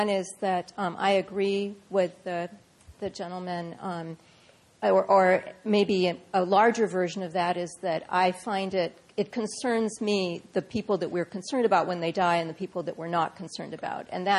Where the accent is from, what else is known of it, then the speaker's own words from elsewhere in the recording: California, United States; I come from California, from Northern California.